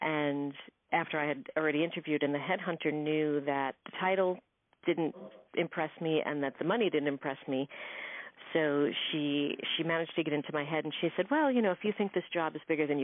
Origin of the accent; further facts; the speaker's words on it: New York, United States; I grew up all over Long Island, so pretty far east and pretty far west. So I'm a Long Islander.